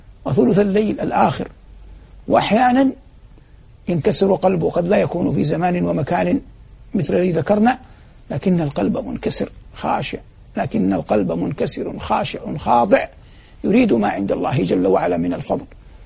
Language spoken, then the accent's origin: Arabic; Saudi Arabia; جنوب بلادنا المملكة العربية السعودية